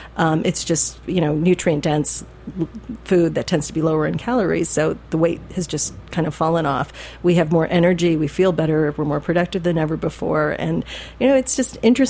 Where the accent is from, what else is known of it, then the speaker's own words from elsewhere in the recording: Midwest, United States; I grew up in the Midwest, as I understand you did